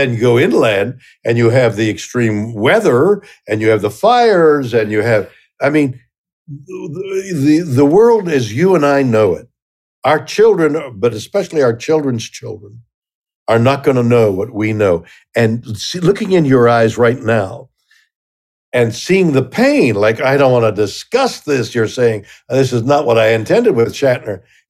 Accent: Canada; both in our country, and I'm Canadian

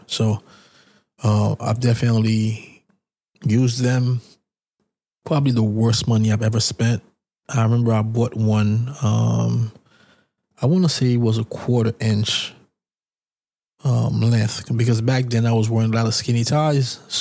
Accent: Bronx, New York, United States; born there; people assume that because I was born in the Bronx, I'm a Yankees fan.

